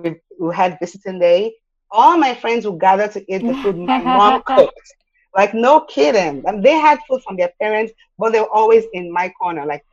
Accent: Nigeria; moved away as an adult; now in United States; I am originally from Nigeria. I was actually born in Nigeria and came to the United States in my 20s.

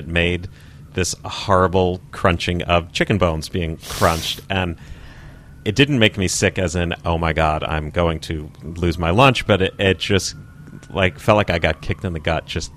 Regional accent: Woodmere, New York, United States; I grew up on the South Shore in the town of Woodmere.

